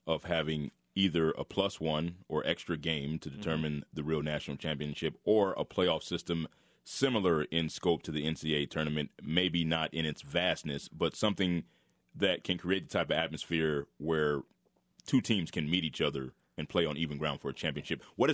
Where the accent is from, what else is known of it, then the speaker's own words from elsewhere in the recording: Los Angeles, California, United States; denying me my personal media credential to see the MLS Cup in my hometown of Los Angeles.